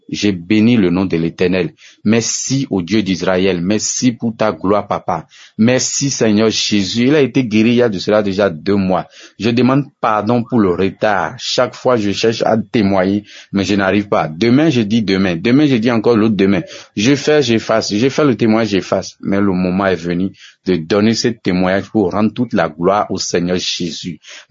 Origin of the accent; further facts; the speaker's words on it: Benin; now in Gabon; je suis un Béninois vivant au Gabon. J'ai 35 ans.